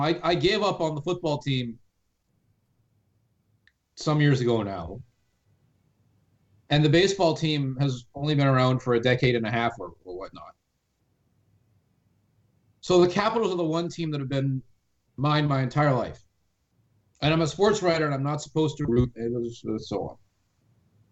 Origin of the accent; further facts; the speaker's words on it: District of Columbia, United States; And I grew up in the District of Columbia.